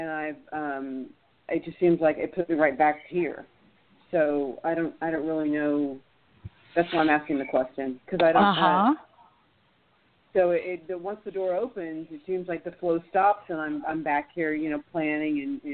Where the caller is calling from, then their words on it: Texas, United States; from Texas.